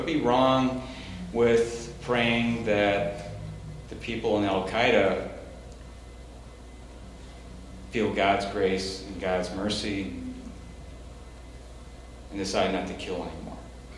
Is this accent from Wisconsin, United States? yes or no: yes; Milwaukee, Wisconsin, United States; I'm from Milwaukee.